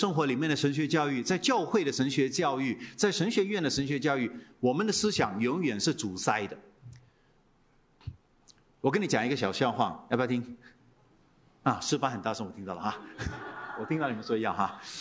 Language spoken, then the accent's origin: Chinese; Singapore; 我是土生土长的新加坡人哈，这不要误会我，我是拿外国人，因为很多信徒听了就觉得我是外国人，我就跟他说不是了，不是，我当过兵的哈，拿过来福士枪的啊，在新加坡土生土长